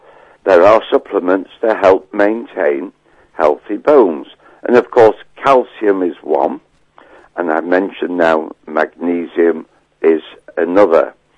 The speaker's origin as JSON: {"language": "English", "country": "United Kingdom", "said": "So as I'm a British pharmacist, I have a pharmacy in Prestwich, Manchester"}